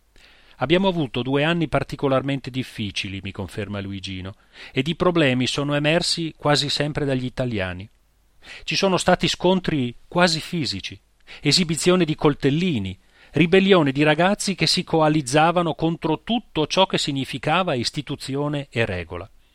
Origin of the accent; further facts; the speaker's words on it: Friuli-Venezia Giulia, Italy; sono friulana e la cultura mezzadra della parsimonia è nel mio DNA